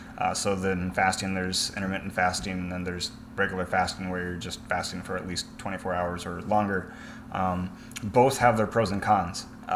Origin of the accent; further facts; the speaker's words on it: Iowa, United States; which I grew up in Iowa.